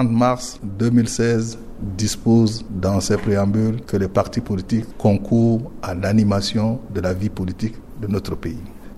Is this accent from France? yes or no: no; Central African Republic; Non, ce n'est pas en tant que leader de l'opposition démocratique, c'est en tant que Centrafricain.